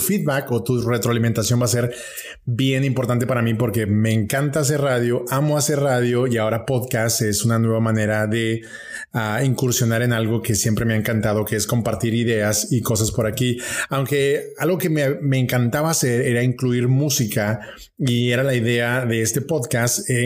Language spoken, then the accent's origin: Spanish; Monterrey, Nuevo León, Mexico; moved away as an adult; now in Humacao, Puerto Rico; te saludo desde la costa este de Puerto Rico, acá en Humacao. Sin embargo, soy regio. Un saludo para todos mis amigos de Monterrey, México, donde soy originario y donde hice por 9 años radio en FM, en AM, en todos lados